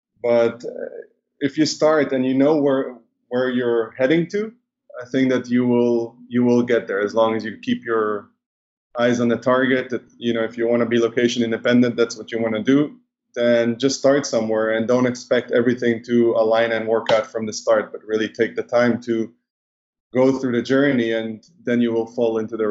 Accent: Netherlands; also born or lived in Israel; yeah, so I'm originally from Israel. Okay. So both my parents are from Israel. I was actually born in the Netherlands and lived in between the two countries growing up.

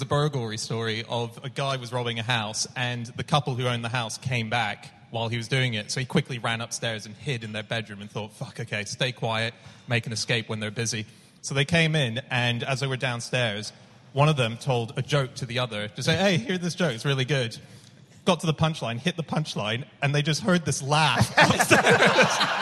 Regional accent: Hong Kong; So I grew up in Hong Kong, and I used to have a tape recorder, one of those tiny cassette ones, and I used to record episodes and listen back to it on the way to school.

